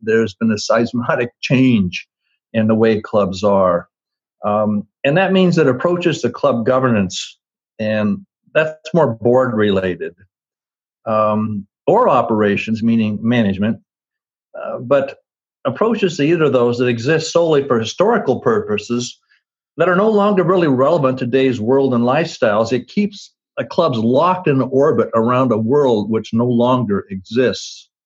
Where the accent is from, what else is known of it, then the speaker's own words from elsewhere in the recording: Twin Falls, Idaho, United States; When I was a kid growing up in Twin Falls, Idaho, my mother, when I was a young kid, she pointed at me.